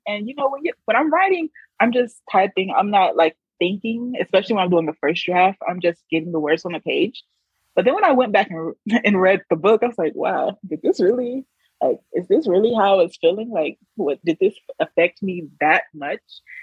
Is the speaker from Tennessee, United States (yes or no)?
yes; Memphis, Tennessee, United States; because I'm coming from Memphis, Tennessee, which is a major Black city. I've only interacted with Black people. I've only been to school with Black people my whole life.